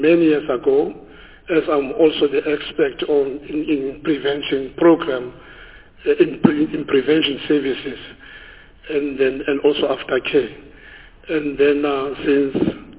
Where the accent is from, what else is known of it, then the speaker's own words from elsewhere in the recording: Free State, South Africa; I'm from Free State, and I'm born in Free State.